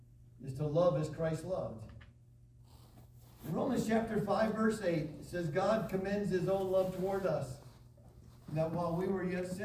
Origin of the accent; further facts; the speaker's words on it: Muskegon, Michigan, United States; When I grew up back in Muskegon, Michigan, at a kitchen table that had a kitchen window right there looked out into a grassy area of our yard.